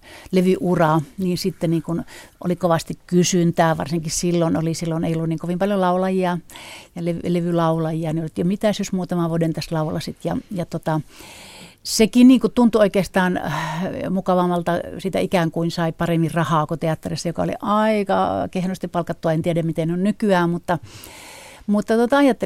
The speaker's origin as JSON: {"language": "Finnish", "town": "Karttula", "region": "Northern Savonia", "country": "Finland", "tie": "born or raised there", "also_born_or_lived": "Kuopio", "lives_now": "Helsinki, Finland", "said": "Karttulasta olen kotoisin, se on siinä Kuopion vieressä, että voin sanoa, että siellä on, olin varmaan 15 ensimmäistä vuotta, niin Karttulassa tietysti vähän vähemmän ja sitten olin Kuopiossa muutaman vuoden ennen kuin tulin Helsinkiin teatterikouluun."}